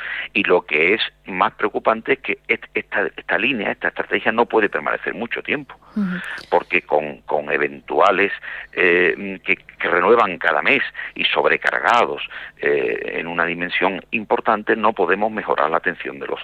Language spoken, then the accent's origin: Spanish; Andalusia, Spain; nosotros como andaluces tenemos que exigirle a nuestro gobierno